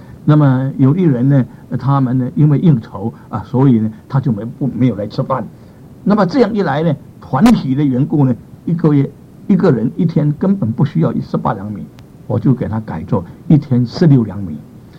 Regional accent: Fujian, China; 我是闽南人，闽南人呢常常吃一种东西叫做发酵的笋

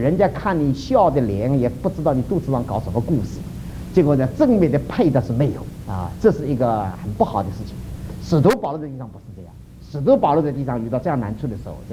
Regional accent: South China, China; 我们中国人，或特别是我们南方人啊，我是个南方人

